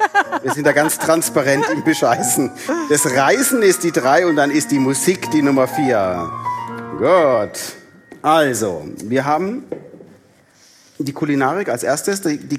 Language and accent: German; Baden-Württemberg, Germany; born there; Das ist natürlich für mich als gebürtiger Badener, ist es ja ganz interessant